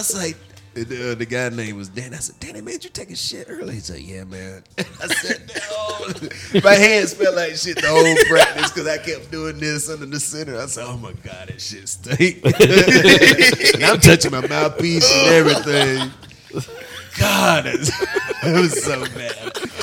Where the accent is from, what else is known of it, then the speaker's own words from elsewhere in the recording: the South, United States; especially growing up in the South where it's 95 plus every day.